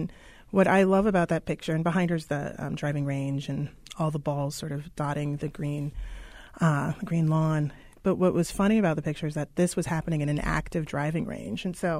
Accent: New York City, New York, United States; I grew up in Harlem, but went to high school on the Upper East Side.

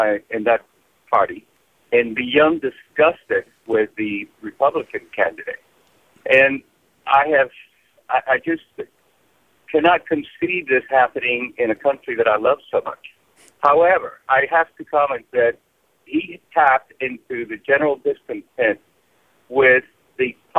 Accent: Cuba; now in United States; I am a refugee from Cuba. Came over in 1962.

